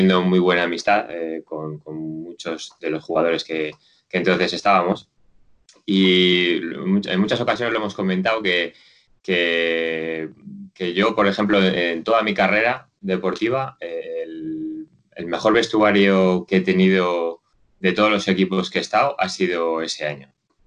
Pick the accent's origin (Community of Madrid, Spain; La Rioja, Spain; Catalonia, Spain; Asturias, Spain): La Rioja, Spain; Logroño; yo soy de Logroño y soy de una persona que me siento más a gusto en el que en otro lado